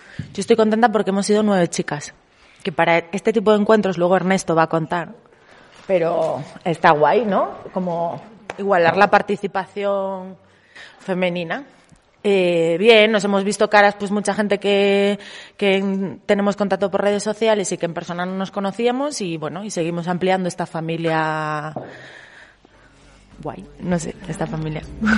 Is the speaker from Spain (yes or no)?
yes; Madrid, Community of Madrid, Spain; vengo de Madrid